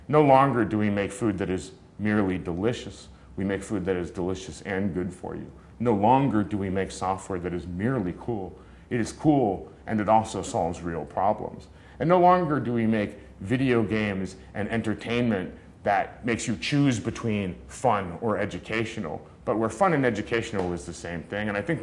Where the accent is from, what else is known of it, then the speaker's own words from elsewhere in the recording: Hawaii, United States; I say guys just because I'm from Hawaii and we say guys to mean guys and girls.